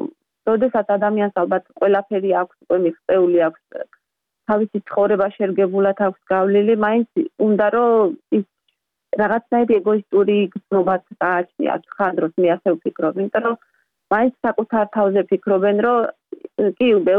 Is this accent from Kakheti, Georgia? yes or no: no; Batumi, Adjara, Georgia; born or raised there